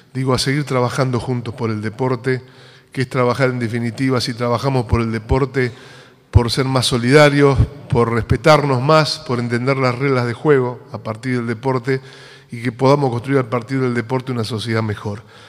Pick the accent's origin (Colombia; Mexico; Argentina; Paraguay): Argentina; Santa Fe; Yo les decía en esa oportunidad del orgullo que tenemos como santafesinos